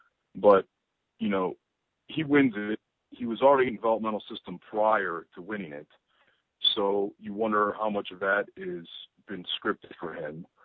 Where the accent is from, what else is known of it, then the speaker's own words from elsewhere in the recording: Chicago, Illinois, United States; get my ass to Chicago, back to Chicago, which is my hometown